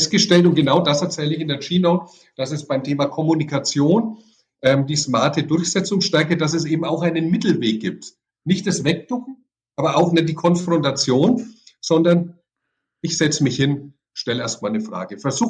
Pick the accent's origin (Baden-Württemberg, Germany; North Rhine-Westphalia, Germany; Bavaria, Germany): Bavaria, Germany; accent: Franconian; ich spreche Fränkisch